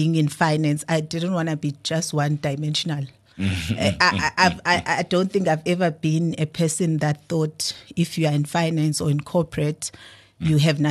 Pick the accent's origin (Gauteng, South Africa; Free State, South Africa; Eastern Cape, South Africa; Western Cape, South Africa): Eastern Cape, South Africa; Burgersdorp; I'm from a small town called Burgersdorp in the Eastern Cape.